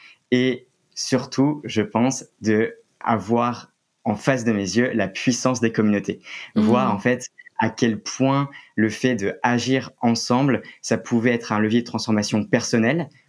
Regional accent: Lille, Hauts-de-France, France; moi, j'ai grandi à Lille. Je commence toujours par ça parce que j'en suis plutôt fier.

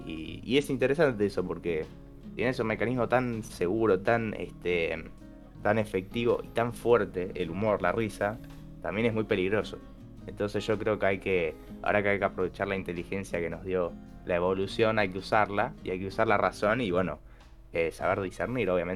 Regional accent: Argentina; nosotros somos argentinos, pero puede ofender a alguien tranquilamente.

